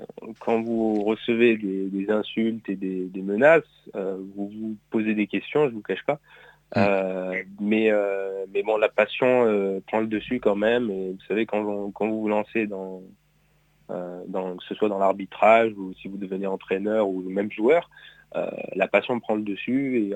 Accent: Marseille, Provence-Alpes-Côte d'Azur, France; now in Paris, France; Alors je suis de Marseille de base, okay. Originaire de Marseille

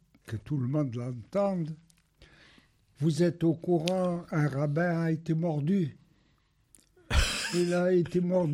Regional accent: France; je suis français

